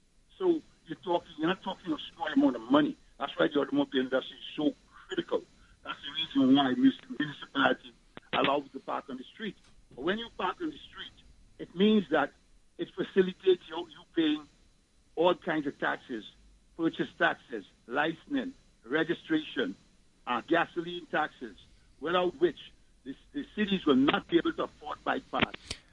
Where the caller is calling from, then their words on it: Brooklyn, New York, United States; Yeah, and I'm calling from Brooklyn.